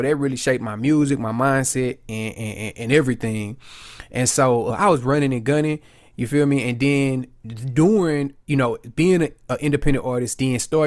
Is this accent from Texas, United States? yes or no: yes; Houston, Texas, United States; But so me, I'm from Houston. I'm from South Park, Houston, Texas. You know what I'm saying? The young boys call it Jurassic Park.